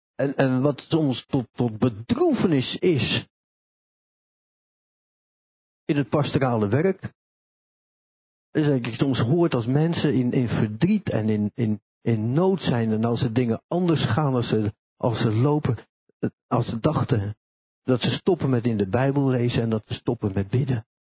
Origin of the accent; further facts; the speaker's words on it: Netherlands; En dat vertelt eigenlijk hoe we als Nederlanders zijn.